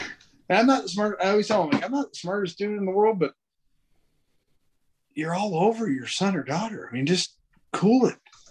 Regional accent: Ontario, Michigan, United States; I played a ton of golf growing up in Ontario, Michigan

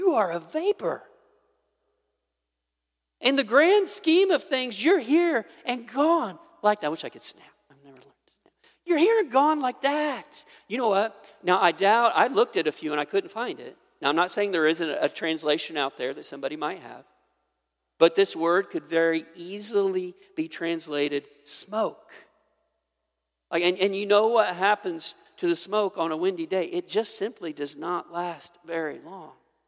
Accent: Midwest, United States; I'm a redneck, Tristan, and I am a Midwesterner.

